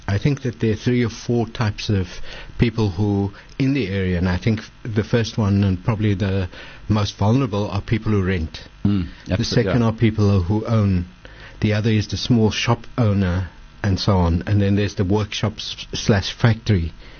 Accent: Cape Town, Western Cape, South Africa; I grew up in Salt River. I was in 1976, uprising, part of the student movement.

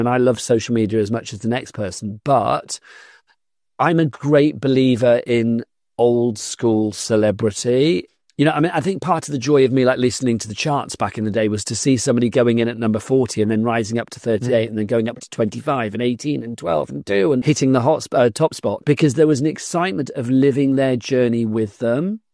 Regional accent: Gloucester, South West England, United Kingdom; now in London, United Kingdom; I went to college in London. I grew up in Gloucester in the West Country of the UK. And then I moved to London to go to the London College of Printing in 1987.

